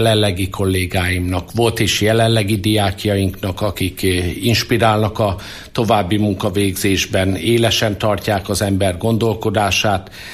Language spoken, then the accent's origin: Hungarian; Karcag, Jász-Nagykun-Szolnok, Hungary; also born or lived in Tószeg; now in Kisújszállás, Hungary; Bár Szolnokon születtem 1969-ben, és Tószegre a anyai nagyszülői házhoz kerültem a kórházból, de 1970-től, tehát a gyermekkoromat, eszmélésemet Karcagon töltöttem 1992-ig. Ott jártam Áthos iskolába, gimnáziumba, és 1992-ben a párkapcsolat hozott át Kisújszállásra